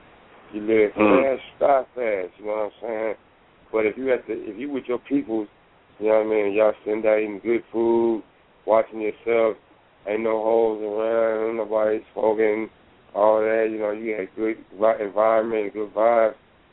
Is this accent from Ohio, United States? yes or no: no; Los Angeles, California, United States; Just because I'm from South Central don't mean that I got to be South Central all my life.